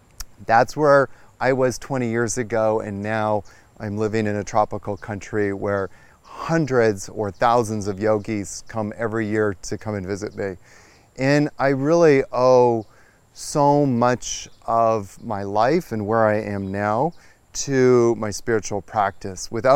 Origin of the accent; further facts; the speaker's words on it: New York, United States; I'm from New York, and everybody in New York is always like, what's in it for me?